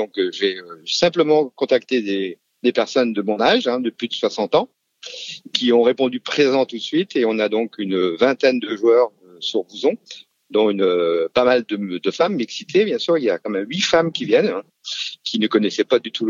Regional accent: Centre-Val de Loire, France; dans le Loir-et-Cher, voilà pourquoi nous, on est quand même assez particuliers. On est des Gaulois, puisqu'on est le seul village du Loir-et-Cher à avoir une équipe de football.

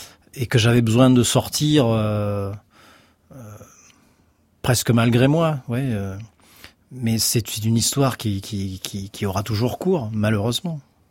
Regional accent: Nouvelle-Aquitaine, France; Parce que je viens d'un endroit assez isolé, je viens de Corrèze, et puis voilà, j'ai ce côté charnel à mon environnement

